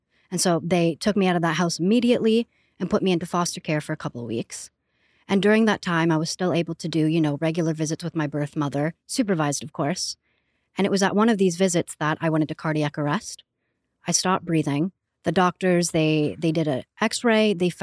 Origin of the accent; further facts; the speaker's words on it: Toronto, Ontario, Canada; born there; Well, my story starts at birth. I was born in Toronto, Canada, to a mother who was an addict and an alcoholic.